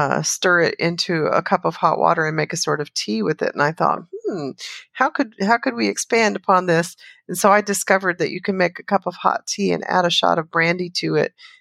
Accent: Southern United States, United States; accent: Southern; I went to a lot of trouble to scrub a lot of my accent away when I was younger so that I wouldn't get the response that many people have to women with a Southern accent

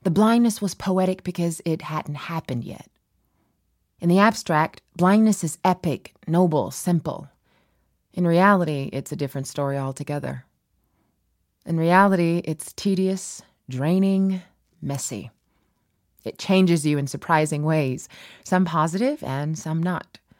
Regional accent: Brooklyn, New York, United States; We had moved back to Brooklyn, my hometown, because my driving had become untenable.

